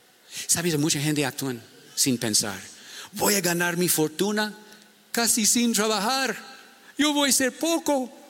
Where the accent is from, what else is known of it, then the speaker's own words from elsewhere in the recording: Ecuador; Porque somos ecuatorianos, saltamos.